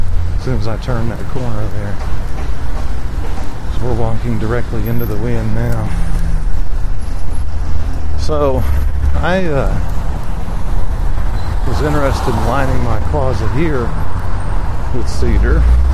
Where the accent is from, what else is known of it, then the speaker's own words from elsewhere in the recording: Crete, Nebraska, United States; born there; the little town where I was born at in Nebraska, in Crete, Nebraska, has a corn mill there.